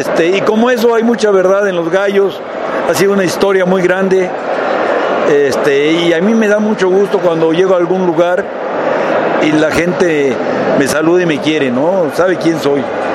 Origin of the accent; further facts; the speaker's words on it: Mexico; Es como perder el por qué somos mexicanos.